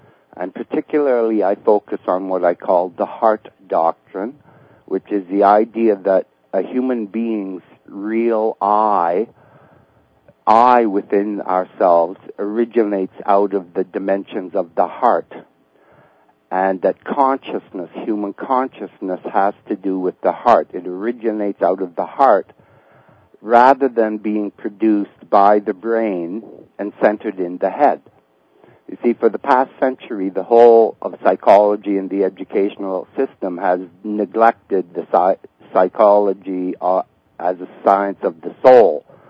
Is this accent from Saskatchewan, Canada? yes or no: no; Ottawa, Ontario, Canada; I'm from Ottawa area, Ottawa, Canada.